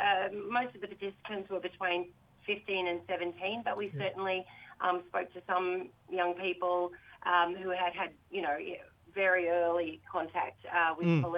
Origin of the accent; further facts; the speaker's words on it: Brisbane, Queensland, Australia; So I'm a Gamilaroi Yinna. My family's from Bingra in New South Wales. But I've grown up and raised my family on the lands of the Yuggera people here in Mianjin.